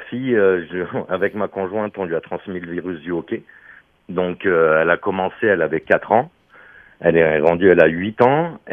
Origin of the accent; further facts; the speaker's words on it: Nice, Provence-Alpes-Côte d'Azur, France; now in Quebec City, Canada; Moi, je viens de Nice. J'ai fait du hockey sur glace à Nice.